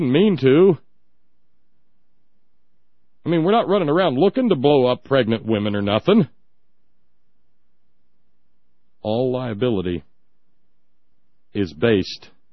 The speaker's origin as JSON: {"language": "English", "country": "United States", "said": "And just because I'm an American does not make the slaughter of Iraqi children okay."}